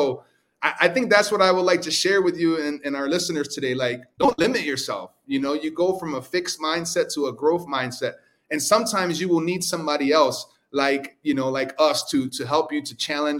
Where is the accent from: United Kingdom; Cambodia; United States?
United States; New York; also born or lived in St. Martin; Well, first of all, I'm Puerto Rican from New York, and currently I live in St. Martin, in the friendly island of St. Martin in the Caribbean, and also in Orlando, Florida.